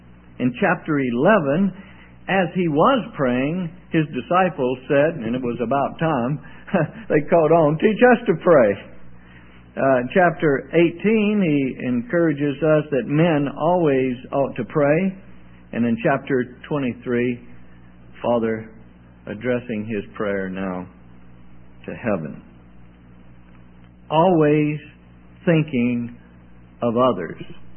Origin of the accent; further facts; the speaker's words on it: Mississippi, United States; moved away as an adult; now in Canada; I'm originally from Mississippi. I didn't get this accent in Canada. But I haven't lost it in Canada either. I've been up there since 1972.